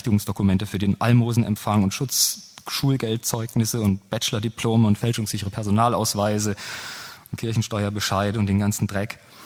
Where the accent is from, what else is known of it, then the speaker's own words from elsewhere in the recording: Freiburg, Baden-Württemberg, Germany; In Freiburg zum Beispiel, wo ich herkomme, ist der Oberbürgermeister ein Grüner.